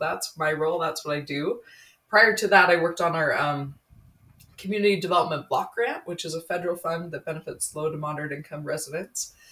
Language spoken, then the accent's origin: English; Utah, United States; I was born and raised in Utah County.